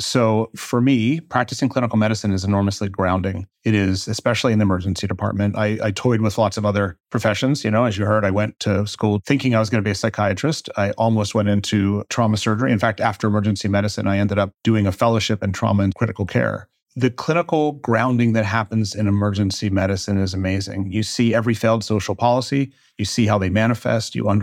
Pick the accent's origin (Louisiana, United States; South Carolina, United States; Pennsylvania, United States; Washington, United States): Pennsylvania, United States; I am from a part of Philadelphia called Delaware County, affectionately referred to as Delco by the folks that grew up there. It's an extraordinary place to grow up right outside of Philadelphia.